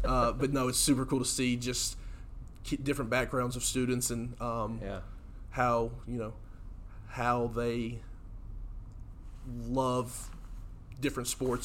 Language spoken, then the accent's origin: English; Memphis, Tennessee, United States; Born and raised in Memphis.